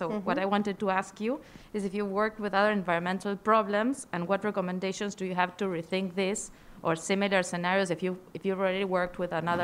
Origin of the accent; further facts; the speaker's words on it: Argentina; from Argentina